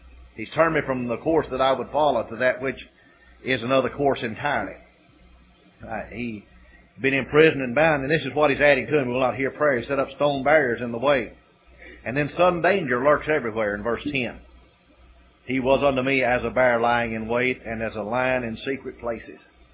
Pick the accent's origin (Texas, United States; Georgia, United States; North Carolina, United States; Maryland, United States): Texas, United States; Weatherford; up in the country where I grew up around Weatherford and on out west of Weatherford.